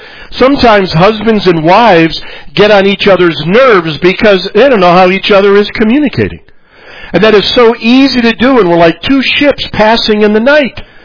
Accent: Chicago, Illinois, United States; My wife's name is Sue. I'm from Chicago. She's from St. Louis.

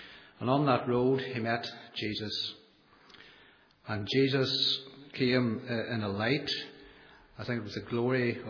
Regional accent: Omagh, Northern Ireland, United Kingdom; born there; I was born in Oma to Roman Catholic parents, very, very good parents

